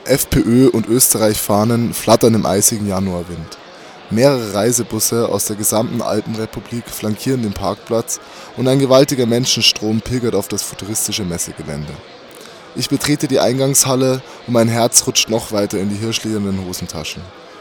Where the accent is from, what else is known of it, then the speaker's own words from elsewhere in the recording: Bavaria, Germany; now in Vienna, Austria; Fremd, da ich als Deutscher oder als Bayer in Wien mich noch immer auf unsicherem Terrain bewege, da ich mit der österreichischen Politik noch nicht wirklich vertraut bin